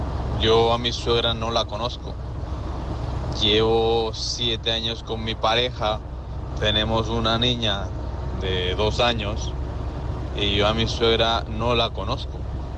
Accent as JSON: {"language": "Spanish", "country": "Ecuador", "said": "Yo soy latino, soy de Ecuador, tengo 33 años."}